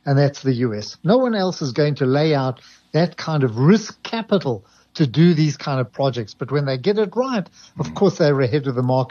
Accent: South Africa; we British by background. I mean, even though we're South African and that we were brought up in the Westminster system of schooling and so on, of Parliament.

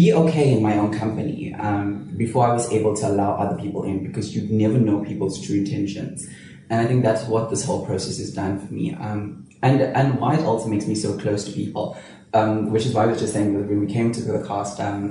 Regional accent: Durban, KwaZulu-Natal, South Africa; Durban is a beautiful city. It's amazing. It's really very community-based with, like, culture and religion.

